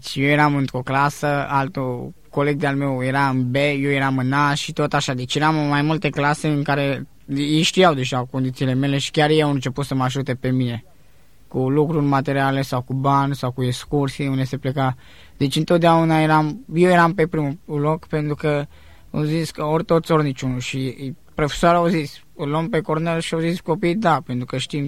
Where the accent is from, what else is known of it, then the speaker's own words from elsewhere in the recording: Oltenia, Romania; am crescut și mai ales că am crescut în Oltenia